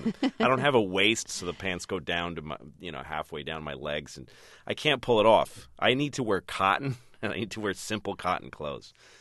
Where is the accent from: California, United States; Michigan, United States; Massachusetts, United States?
Massachusetts, United States; Newton; We were both comedians from Boston. I mean, I grew up in Newton, which is a pretty liberal place.